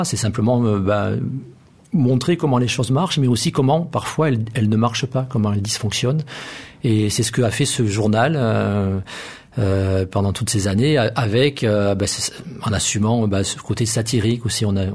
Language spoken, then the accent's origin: French; Sète, Occitanie, France; Moi, je suis originaire plutôt du côté de Sète. Hein. J'ai grandi à Sète, donc dans l'Hérault.